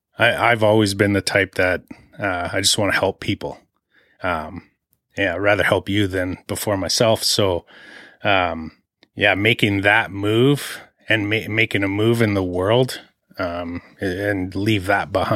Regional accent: Saskatchewan, Canada; moved away as an adult; also born or lived in Alberta; I moved from Saskatchewan, in the 90s, to Alberta to start working on the oil rigs. I'd only been out of high school for a few years

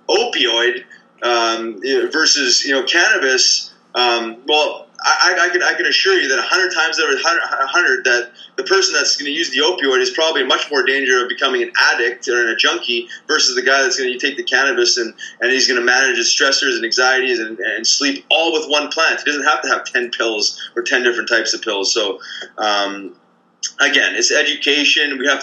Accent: Winnipeg, Manitoba, Canada; And I grew up in Winnipeg.

